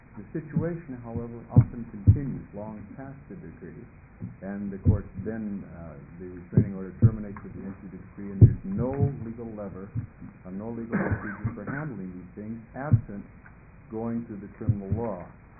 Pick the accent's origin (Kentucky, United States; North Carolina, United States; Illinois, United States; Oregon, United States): Oregon, United States; Portland; I'm from Portland, Oregon.